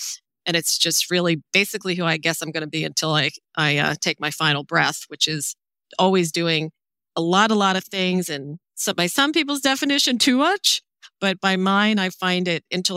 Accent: New Jersey, United States; So I guess just as a quick description, I grew up in New Jersey and I was an only child, but I was part of a large Italian family, so extended large Italian family.

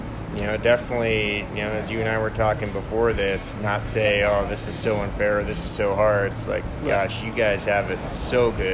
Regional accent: Denver, Colorado, United States; I am born and raised in Colorado, mostly in the Denver area. In fact, I'm a third generation native Coloradan.

